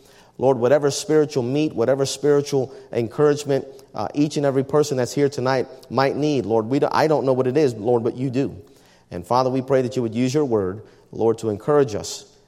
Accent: Baltimore, Maryland, United States; now in Cleveland, United States; Maryland, which is where my wife and I grew up. And as I introduce myself to people in Cleveland, I say, I grew up in Baltimore.

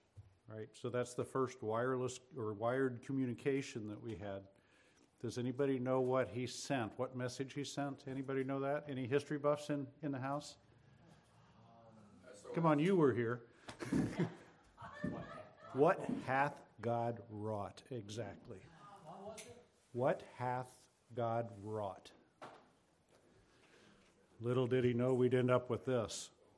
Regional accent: Cincinnati, Ohio, United States; because I grew up in Cincinnati

